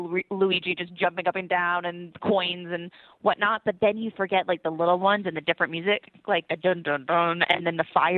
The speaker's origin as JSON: {"language": "English", "region": "New Jersey", "country": "United States", "tie": "born or raised there", "lives_now": "Los Angeles, United States", "said": "I grew up in Jersey and remember white Christmases."}